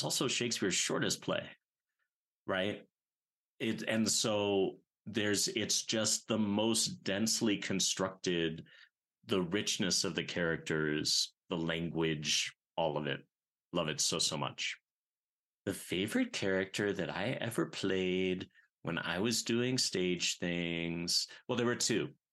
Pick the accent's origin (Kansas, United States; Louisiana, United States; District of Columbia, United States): District of Columbia, United States; Washington; I grew up in Washington, D.C., but my bar mitzvah was in Detroit.